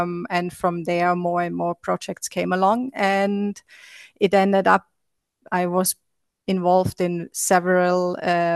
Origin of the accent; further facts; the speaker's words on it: Austria; English is a second language; now in Malta; So originally I'm from Austria